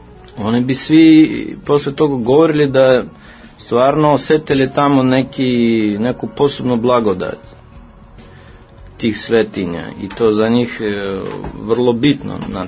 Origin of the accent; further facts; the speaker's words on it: Russia; Serbian is a second language; A druga stvar, da ja kažem kao Rus, mislim, kao ipak neki stranac, kako da kažem